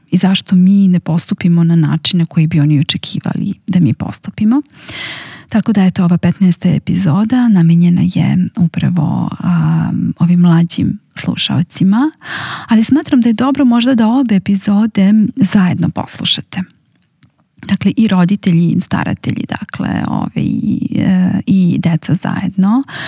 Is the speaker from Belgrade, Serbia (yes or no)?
no; Inđija, Vojvodina, Serbia; u mom mestu, odakle sam ja, iz Inđije